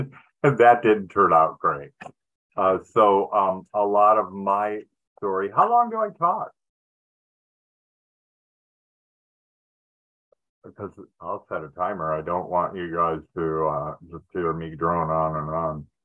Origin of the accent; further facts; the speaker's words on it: Detroit, Michigan, United States; I grew up in Detroit, Michigan, and I grew up in the I was born in the 50s and I came of age in the 60s.